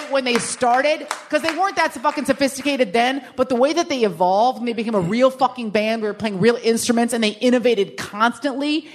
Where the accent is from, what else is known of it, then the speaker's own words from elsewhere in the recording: San Francisco, California, United States; So, like, I grew up in San Francisco, which was not, like, the hip-hop epicenter, but it was definitely, like, the underground hip-hop epicenter